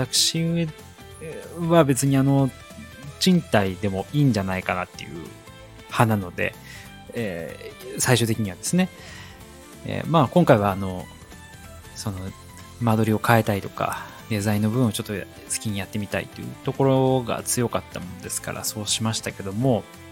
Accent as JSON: {"language": "Japanese", "region": "Chiba", "country": "Japan", "tie": "born or raised there", "also_born_or_lived": "Fukushima / Tokyo / Saitama", "said": "実は私育ちが千葉の方でして、生まれは福島なんですけども、まあ、その後育ちはほぼほぼ千葉で育っていってる形ですね。一人暮らしでちょっと東京に住んだ時もありますが、その後埼玉に行って、で、また埼玉から今回千葉に戻ってきたという形でございます。"}